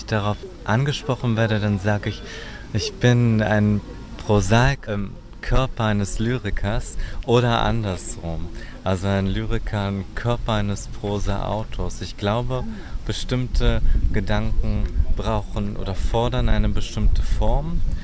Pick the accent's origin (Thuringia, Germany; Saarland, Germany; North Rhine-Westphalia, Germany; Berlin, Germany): Berlin, Germany; born there; also born or lived in Estonia / Russia / Ukraine; Genau, ich lebe in Berlin. Ich bin in Berlin geboren und habe durch mein Studium und meine Arbeit in Estland, in Russland und der Ukraine gelebt und bin familiär auch mit Israel verbunden.